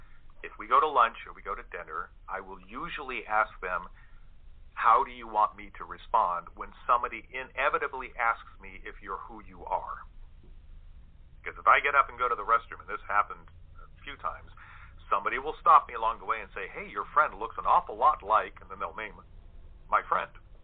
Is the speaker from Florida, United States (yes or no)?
yes; St. Augustine, Florida, United States; I remember when I was back in my hometown of St. Augustine, which is in Florida, and it's the oldest permanently inhabited European community in the United States.